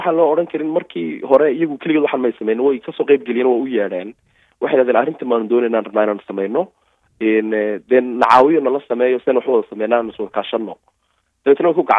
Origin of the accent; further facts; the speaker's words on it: Somaliland, Somalia; now in Sweden; annagu reer Soomaaliland baan nahay